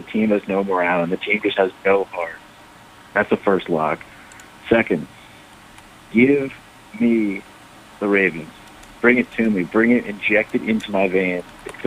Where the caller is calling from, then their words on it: Baltimore, Maryland, United States; from Baltimore, and I'm here because I bought a Donald Trump NFT.